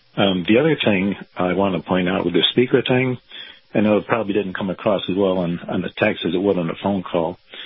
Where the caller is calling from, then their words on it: Clearwater, Florida, United States; Hey, Kyle … in Clearwater.